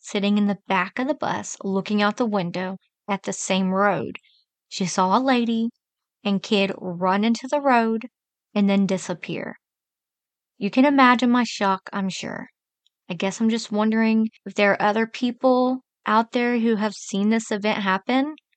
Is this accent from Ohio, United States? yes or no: no; Athens, Georgia, United States; I grew up in Athens, Georgia.